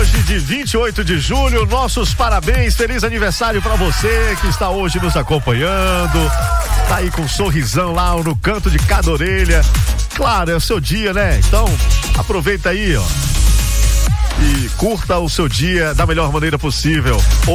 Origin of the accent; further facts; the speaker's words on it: Northeast Region, Brazil; Olha, gente, eu sou nordestino, hein? Sou nordestino, então posso falar com propriedade.